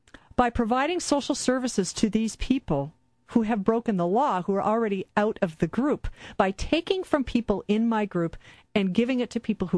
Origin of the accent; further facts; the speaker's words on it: Midwest, United States; I grew up in the Midwest. I grew up very, very far from any oceans.